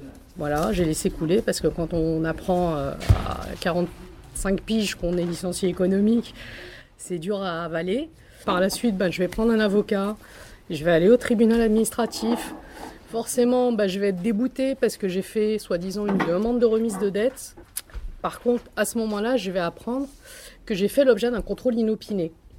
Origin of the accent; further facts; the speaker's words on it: Casablanca, Casablanca-Settat, Morocco; born there; je suis française par filiation, je n'ai jamais eu d'autre nationalité que la nationalité française. J'ai juste le malheur d'être née à Casablanca, au Maroc.